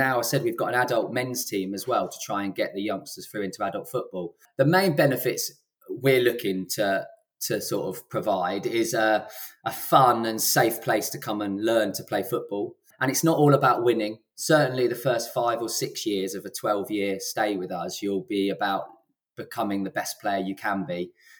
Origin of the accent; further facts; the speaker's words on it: Harpenden, East of England, United Kingdom; And actually played for the club when I was a youngster as well, growing up in Harpenden.